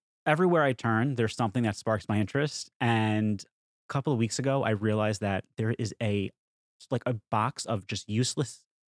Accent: Long Island, New York, United States; now in New York City, United States; I grew up on Long Island. Some people might say that I'm not an official New Yorker because I wasn't born in the five boroughs

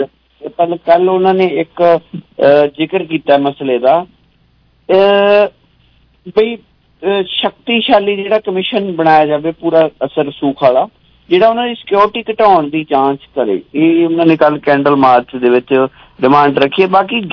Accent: Punjab, India; ਮੇਰੇ ਪਿੰਡ ਚ ਬਹੁਤ ਹਾਲਾਤ ਗੰਭੀਰ ਹੋਏ ਸੀ, 100 ਤੋਂ ਉੱਤੇ ਵੱਧ ਪਸ਼ੂ ਮਰੇ ਸੀ ਇੱਕ ਲੁਧਿਆਣੇ ਏਰੀਏ ਚ

